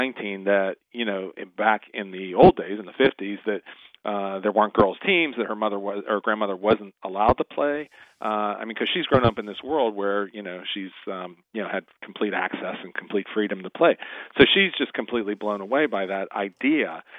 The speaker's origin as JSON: {"language": "English", "town": "Pittsburgh", "region": "Pennsylvania", "country": "United States", "tie": "born or raised there", "said": "Yeah. I grew up here in Pittsburgh."}